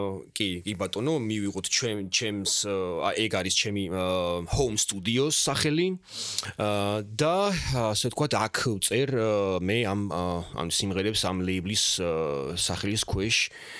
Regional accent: Tbilisi, Georgia; moved away; აი მთლიანად ნოსტალგიაში ამართლა დაწერილი თბილისისადმი, ქალაქში, ულამაზეს ქალაქში, სადაც მე დავიბადე, გავიზარდე.

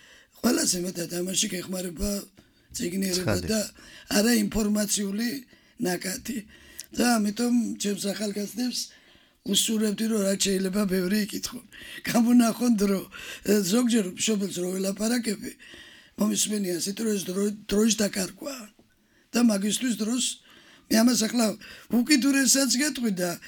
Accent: Guria, Georgia; მეც გურიიდან ვარ და ძალიან დიდი ბიბლიოთეკა ვქონდა.

